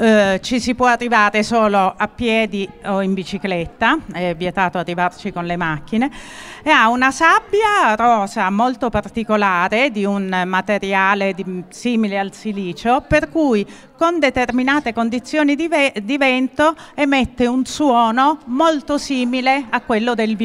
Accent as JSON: {"language": "Italian", "town": "Taranto", "region": "Apulia", "country": "Italy", "said": "io sono pugliese, sono nata a Taranto"}